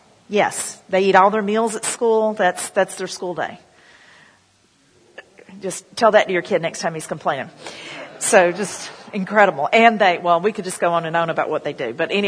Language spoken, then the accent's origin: English; United States; Because see, I'm an American